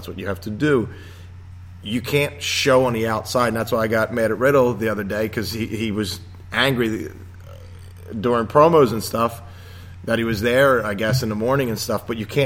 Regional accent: Ireland; I am Irish.

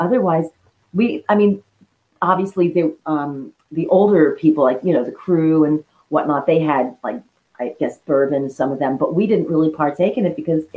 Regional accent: New York City, New York, United States; You know, I grew up in the Bronx. There's streetlights everywhere.

